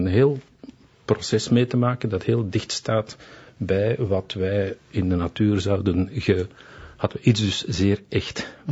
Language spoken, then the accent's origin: Dutch; Flanders, Belgium; man, ik ben een Vlaming, ik doe dat.